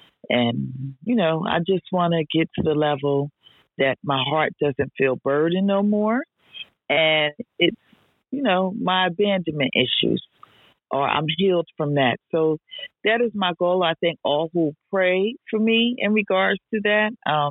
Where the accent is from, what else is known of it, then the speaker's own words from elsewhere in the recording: Patterson, United States; because I'm teaching in my hometown in Patterson, and I went to visit with him and talk with him.